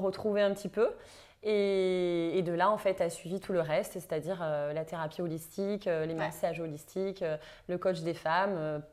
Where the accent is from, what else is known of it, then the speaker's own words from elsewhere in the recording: south of France, France; accent: southern French; mon accent du sud, la fraîcheur, la luminosité.